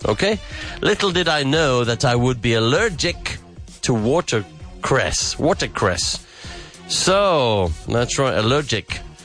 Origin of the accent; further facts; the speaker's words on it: England, United Kingdom; I'm going to say lady bird because I'm an English guy.